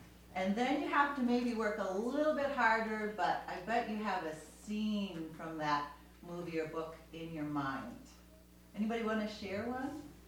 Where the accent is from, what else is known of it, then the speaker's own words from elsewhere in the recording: Seattle, Washington, United States; Yeah, we're from Seattle. We're from Seattle, you do everything in the rain.